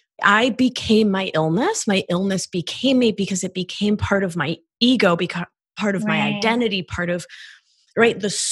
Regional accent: Argentina; I'm just lucky that I'm from Argentina, that my immigrant parents spoke to me in Spanish.

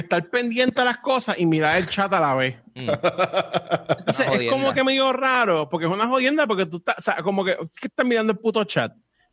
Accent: Puerto Rico; Soy yo como buen puertorriqueño, a las 6:40 fue que yo empecé a salir de mi casa.

